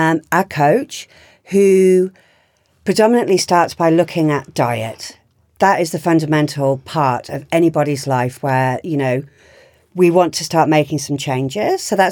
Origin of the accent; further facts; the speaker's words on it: Yorkshire and the Humber, United Kingdom; So I was born in Yorkshire and we grew up in a beautiful home.